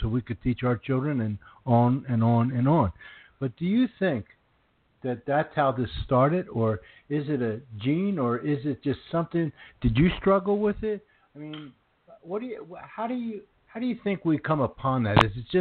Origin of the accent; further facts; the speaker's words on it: Philadelphia, Pennsylvania, United States; I'm from Philadelphia. I know you have an Italian last name, just like myself. Probably raised in the Catholic Church. I was.